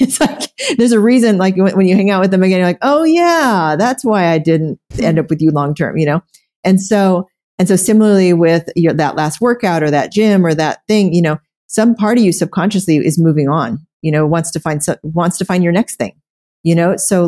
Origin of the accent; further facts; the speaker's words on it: Oklahoma, United States; So there, you know, I come from a background where I grew up in Oklahoma, and when I graduated high school, I was eating 3 squares of meals a day through a drive-thru.